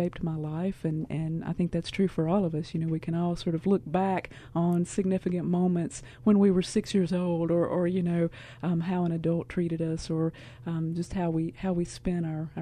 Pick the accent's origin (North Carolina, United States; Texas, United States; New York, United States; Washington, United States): North Carolina, United States; You know, I'm a native. I grew up actually in Randolph County in the center of the state.